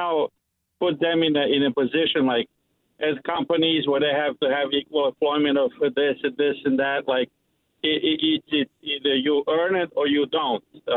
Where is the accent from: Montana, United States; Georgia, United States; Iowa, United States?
Georgia, United States; Cumming; I'm from Cumming, Georgia.